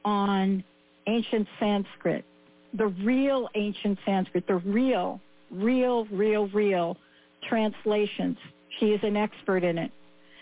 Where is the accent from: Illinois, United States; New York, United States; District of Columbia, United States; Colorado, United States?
New York, United States; New York City; I'm a kid from the Bronx. I grew up in New York City.